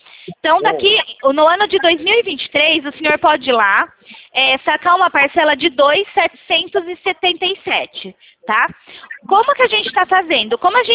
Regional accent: São Paulo, Brazil; Eu sou aqui de São Paulo.

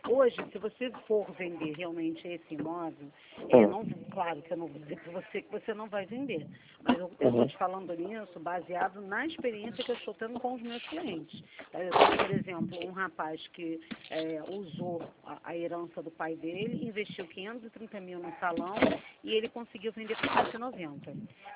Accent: Rio de Janeiro, Brazil; accent: carioca; Não, eu sou do Rio.

